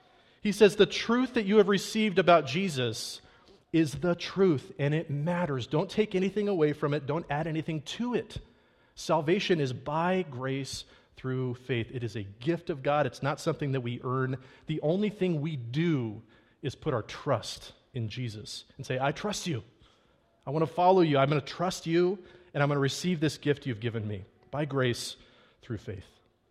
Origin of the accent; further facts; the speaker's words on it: England, United Kingdom; I grew up in England. When I was a kid, I lived on an Air Force base in England.